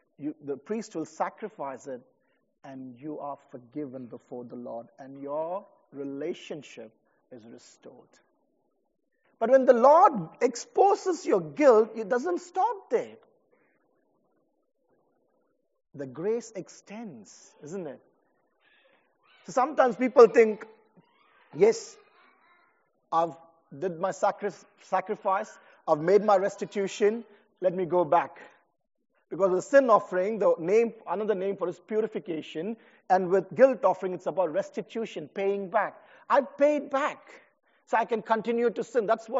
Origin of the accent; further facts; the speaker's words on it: India; I come from India with many religions.